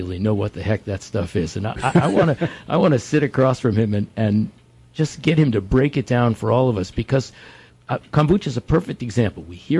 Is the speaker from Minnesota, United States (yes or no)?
no; New Jersey, United States; now in Nelson County, United States; spent most of my 41 years here in Virginia. I'm quite sure that everybody can recognize this isn't a Virginia accent. I was born and bred in New Jersey, but...